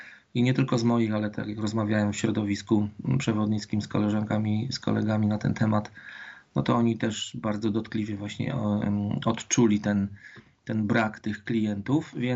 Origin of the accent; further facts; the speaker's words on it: Lesser Poland, Poland; bo moja rodzina stąd pochodzi, także jestem rodowitym góralem.